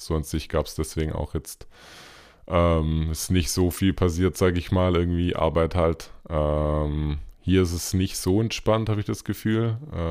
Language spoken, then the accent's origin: German; South Germany, Germany; accent: Swabian; now in Berlin, Germany; Ich komme ursprünglich auch aus dem Süden. Das Schwäbeln wird mich wahrscheinlich dann auch ein bisschen anstecken. Aktuell bin ich in Berlin, aber auch lange im Süden gewohnt. Deswegen hört man es bei mir wahrscheinlich auch, weil ganz abstellen geht leider meistens nicht.